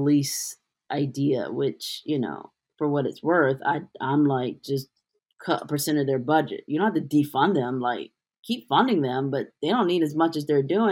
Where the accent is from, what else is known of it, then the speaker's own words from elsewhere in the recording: Detroit, Michigan, United States; I grew up in Detroit, Michigan, where I saw firsthand what a community of people do when one person is sick.